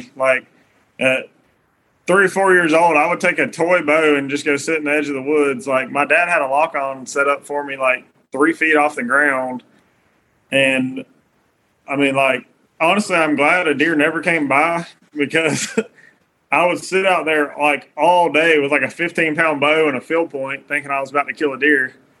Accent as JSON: {"language": "English", "region": "Georgia", "country": "United States", "said": "Sure. So I'm from Middle Georgia. It's funny, like my dad actually grew up in like Central Florida and moved to Georgia to deer hunt."}